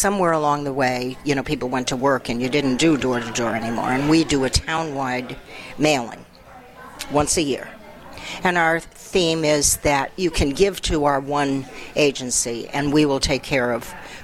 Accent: Simsbury, Connecticut, United States; now in Granby, United States; because I came from Simsbury and we had public kindergarten

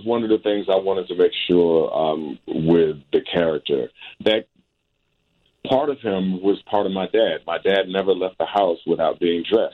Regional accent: Chicago, Illinois, United States; Well, as a young person, I lived in the projects. LeClaire Courts, which was Southwest Side, right by Cicero.

